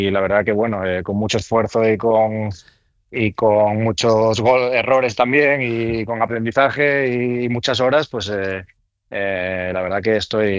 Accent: Galicia, Spain; yo soy gallego, como sabes, o si no lo sabes, yo soy gallego, entonces, bueno, el mar lo vivo desde siempre

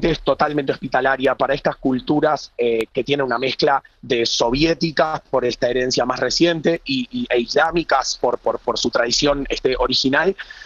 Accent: Uruguay; y yo que soy uruguayo, un país muy futbolero

